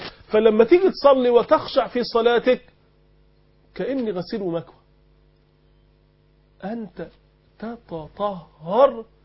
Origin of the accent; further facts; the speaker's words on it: Egypt; accent: Egyptian; زي ما احنا بنقول بلهجتنا المصرية